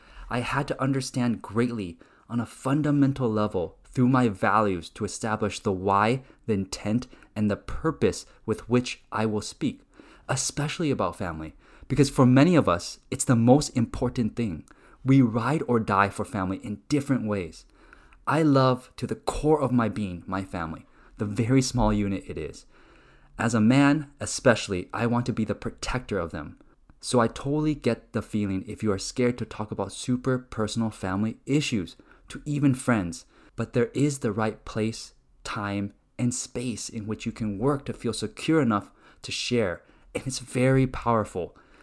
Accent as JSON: {"language": "English", "town": "Los Angeles", "region": "California", "country": "United States", "tie": "born or raised there", "also_born_or_lived": "Taiwan", "said": "I grew up in an Asian community, LA, the 626, the San Gabriel Valley, home of boba"}